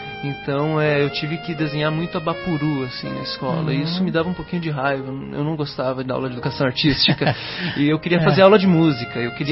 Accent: Curitiba, Paraná, Brazil; Ah, eu sou do Fazendinha, Curitibano da Anhanha. Descendente italiano com eslavo, então curitibano, né? E filho de curitibana também.

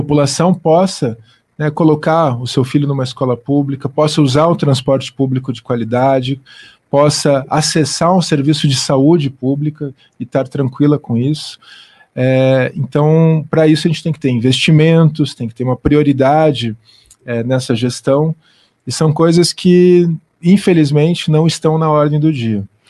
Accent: Curitiba, Paraná, Brazil; eu sou de Curitiba, né? Nasci aqui, tenho família aqui, minhas filhas nasceram, estão vivendo e crescendo aqui em Curitiba, e tenho muitas raízes aqui na cidade.

